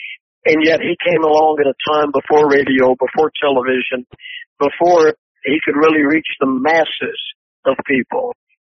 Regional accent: Commerce, Georgia, United States; I'm not just … from Commerce, Georgia, but I'm … from Commerce, Georgia

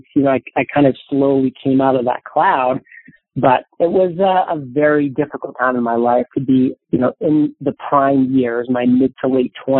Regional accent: Maine, United States; I was 27 years old, and I'm watching the New England Patriots football, and I'm born and raised in Maine.

